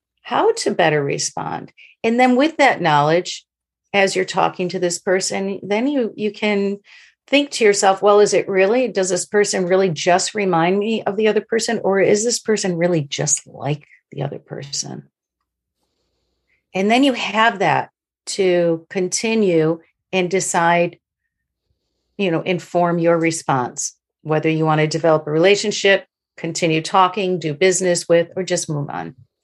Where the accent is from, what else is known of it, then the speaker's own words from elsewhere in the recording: Rochester, New York, United States; I'm from Rochester, and I came back to Rochester after living in New York, and I lived in a few other places in the world.